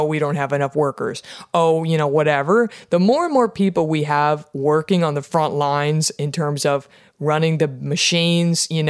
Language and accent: English; Texas, United States; One of those is my home state of Texas.